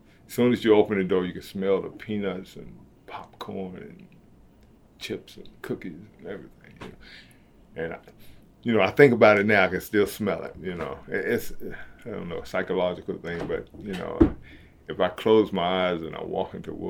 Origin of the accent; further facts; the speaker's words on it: Greensboro, North Carolina, United States; I was born and raised here in Greensboro back in 1958.